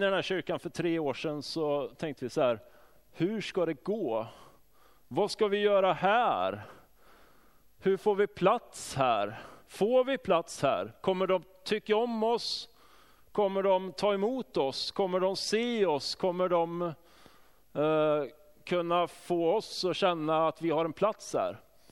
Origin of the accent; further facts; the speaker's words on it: Tibro, Västra Götaland County, Sweden; now in Skåne, Sweden; Jag är från Tibro, Sveriges för detta möbelcentrum. Numera Sveriges inredningscentrum står det på skylten.